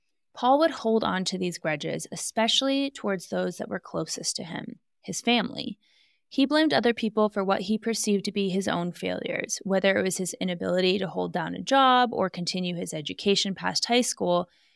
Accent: Alaska, United States; let me just remind you, I grew up in Alaska. I grew up around guns not only as a safety measure to protect your home, but because most of the wildlife in Alaska can kill you.

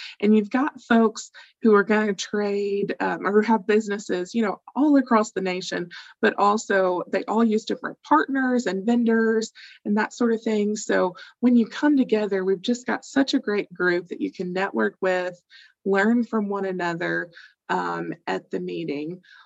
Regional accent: Arkansas, United States; You know, Doug, you started off this call with a woo pig suey because I'm from Arkansas.

